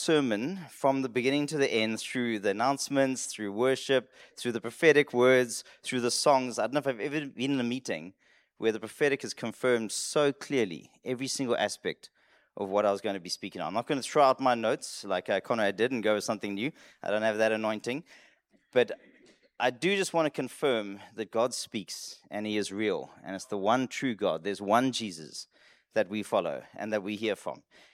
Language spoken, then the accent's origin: English; United Kingdom; And my friend and I said, yes, we're British.